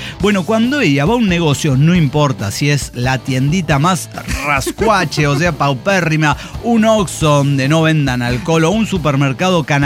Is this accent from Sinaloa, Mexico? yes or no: no; Mexico City, Mexico; entre los que somos de Ciudad de México